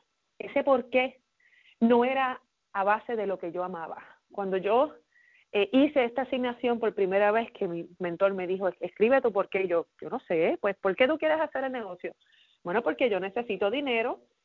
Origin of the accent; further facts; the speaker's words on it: Puerto Rico; moved away as an adult; also born or lived in New York; now in United States; yo me mudé de Puerto Rico buscando esa libertad y buscando esos mejores beneficios, buscando esos mejores trabajos.